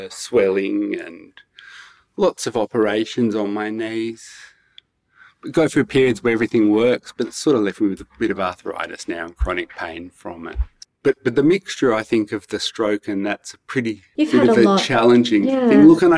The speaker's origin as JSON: {"language": "English", "town": "Perisher Valley", "region": "New South Wales", "country": "Australia", "tie": "born or raised there", "said": "I grew up in the Snowy Mountains in Perisher Valley in a ski resort."}